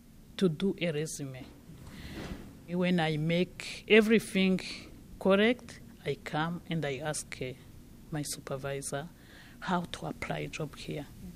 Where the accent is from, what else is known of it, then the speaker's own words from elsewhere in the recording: Rwanda; English is a second language; moved away as an adult; now in Ottawa, Canada; Yeah, I'm from Rwanda originally.